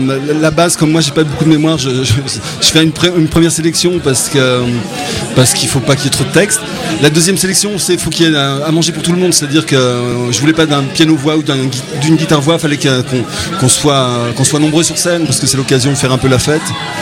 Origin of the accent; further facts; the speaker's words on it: Lyon, Auvergne-Rhône-Alpes, France; Enfin, moi, je suis de Lyon.